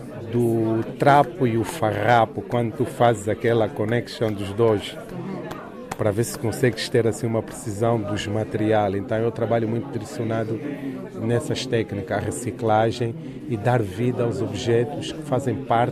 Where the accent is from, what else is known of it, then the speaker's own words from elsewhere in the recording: Luanda, Angola; eu sou angolano, de Luanda